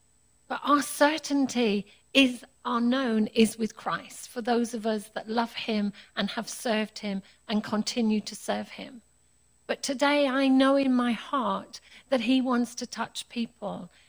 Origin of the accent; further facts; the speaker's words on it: United Kingdom; I'm a true Brit. I don't know about anyone else, but I am British through and through.